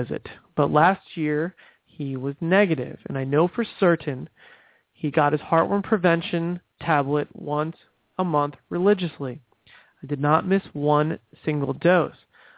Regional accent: New Jersey, United States; now in Florida, United States; I'm not a Southerner. I live in Florida, but originally from New Jersey.

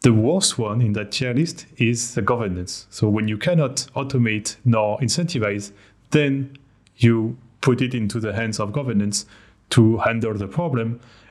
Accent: France; accent: French; English is a second language; you could guess from my accent that I am French.

